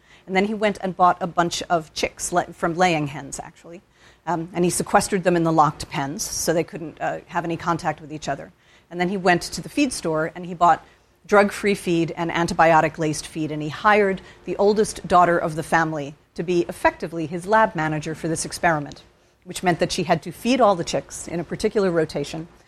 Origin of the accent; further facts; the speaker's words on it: England, United Kingdom; now in United States; I grew up in England, and in the 50s, 60s, I assume 70s, when I was a kid in the 70s